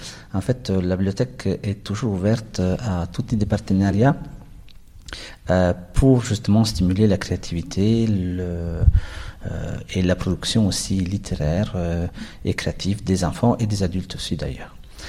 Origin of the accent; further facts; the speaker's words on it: Italy; Oui, en effet, je suis italien.